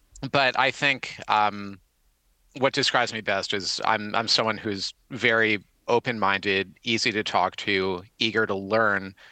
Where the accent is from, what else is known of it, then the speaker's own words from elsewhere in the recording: Clinton, New York, United States; I grew up upstate, actually. I grew up outside of Utica, New York, in a town called Clinton, which is known as the home of Hamilton College